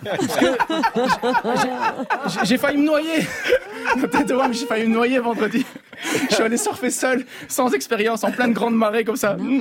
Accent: Brussels, Brussels-Capital Region, Belgium; Quand moi je viens de Bruxelles, tu vois

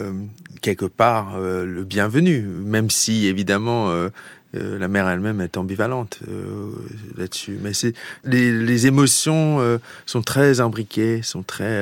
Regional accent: Hungary; quand j'ai grandi en Hongrie dans les années 80

